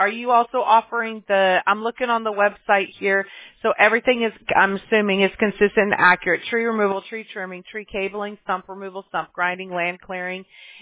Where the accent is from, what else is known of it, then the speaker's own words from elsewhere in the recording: Mobile, Alabama, United States; born there; I was born in Mobile, Alabama, so I'm a country girl at heart, you know.